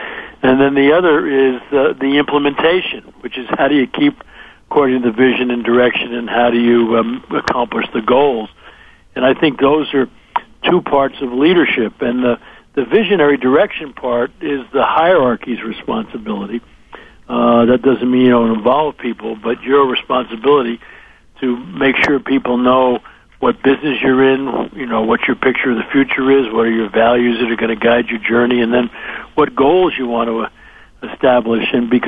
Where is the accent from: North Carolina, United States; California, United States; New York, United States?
New York, United States; New Rochelle; I grew up in New Rochelle, right outside of New York City, you know